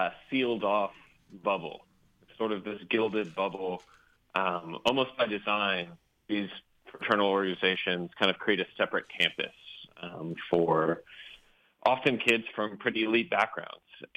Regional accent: Dallas, Texas, United States; This is the world that I come from. I grew up in Dallas, Texas, kind of in that bubble.

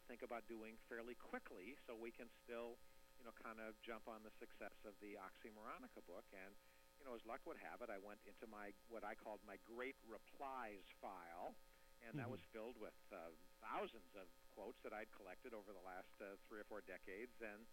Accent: North Dakota, United States; I grew up in North Dakota, and back in high school was inspired by a high school guidance counselor who actually loved quotations.

